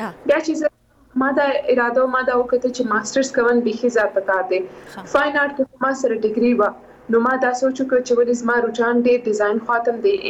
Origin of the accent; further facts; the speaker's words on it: Quetta, Balochistan, Pakistan; moved away as an adult; also born or lived in Karachi; زه سیم په کوټي کې پیدا شوی